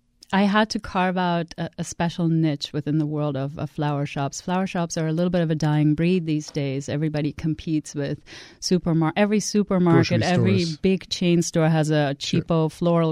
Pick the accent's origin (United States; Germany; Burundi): Germany; my socialist values growing up in Germany.